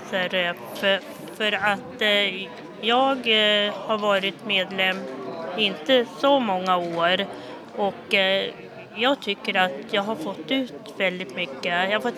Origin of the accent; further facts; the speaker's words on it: Kramfors, Västernorrland County, Sweden; Jag kommer från Kramfors.